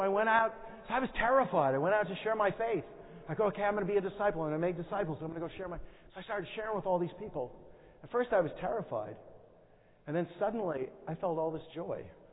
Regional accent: Great Falls, Montana, United States; I started a Bible talk in my hometown in Great Falls, Montana.

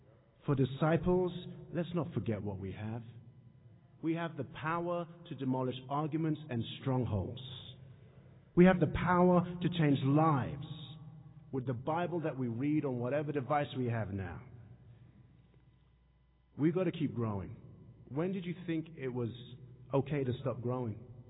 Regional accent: England, United Kingdom; I'm English. I don't even know if the season's still on.

